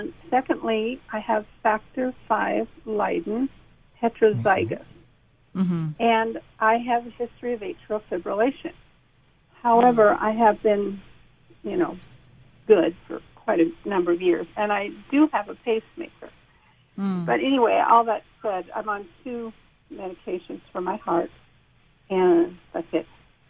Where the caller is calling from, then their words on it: Florida, United States; also born or lived in Edmonds; I'm actually calling from Florida. I used to live in Edmonds, and I started with the Longevity Clinic, about 12 years ago. Mm-hmm. And then about 6 years ago, we moved to Florida.